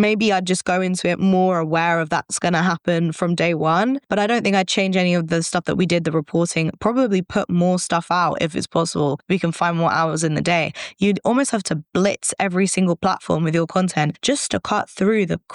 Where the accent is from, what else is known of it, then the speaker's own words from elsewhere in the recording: England, United Kingdom; I got away with a lot just by being English and just saying, I'm English.